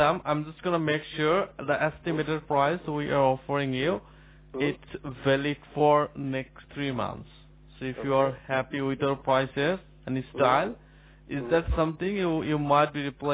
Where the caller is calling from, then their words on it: North York, Ontario, Canada; So we are in North York.